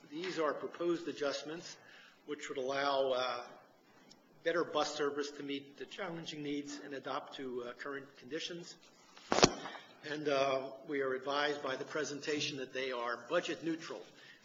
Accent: Maryland, United States; For those of you who don't recognize me in this chair … from Maryland.

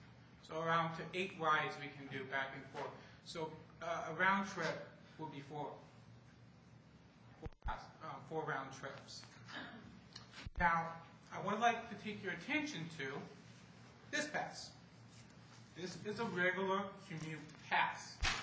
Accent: Maryland, United States; I am from Maryland.

